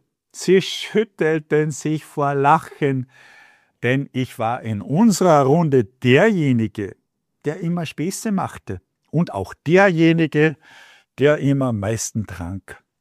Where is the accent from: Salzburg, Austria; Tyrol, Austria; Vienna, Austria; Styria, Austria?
Salzburg, Austria; born there; Wer schon einmal in meiner Geburtsstadt war, kennt es vielleicht. Das ist so etwas wie das Hofbräuhaus von Salzburg.